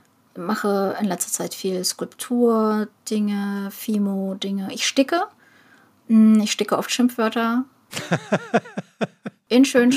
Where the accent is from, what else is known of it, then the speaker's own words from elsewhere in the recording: Ukraine; Als Ukrainerin aber natürlich auch